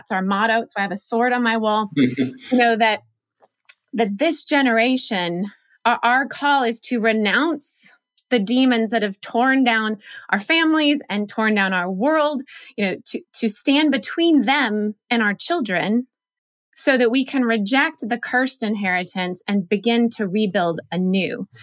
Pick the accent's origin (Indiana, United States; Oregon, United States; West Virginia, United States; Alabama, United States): Oregon, United States; I grew up in Oregon, which is kind of left coast.